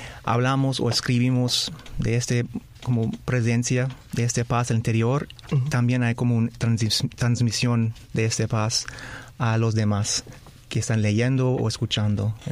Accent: Montreal, Quebec, Canada; Sí, soy de Canadá, nací en Montreal, Canadá, y pues enseñé como a muchos años como solo un profesor de inglés y también en colegios internacionales en inglés

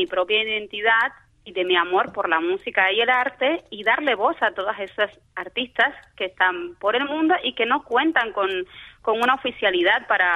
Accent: Cuba; now in Barcelona, Spain; Yo soy una mujer cubana que emigró hace más de 20 años a la ciudad de Barcelona, en España

